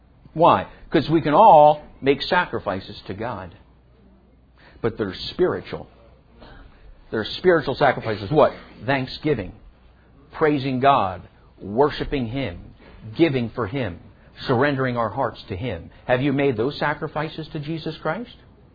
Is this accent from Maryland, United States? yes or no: no; Philadelphia, Pennsylvania, United States; Listen, I'm from Philadelphia. Go kid somebody else. I never heard the gospel until I got out of there and got in the army, man. You ain't going to hear it much up in them parts, folks.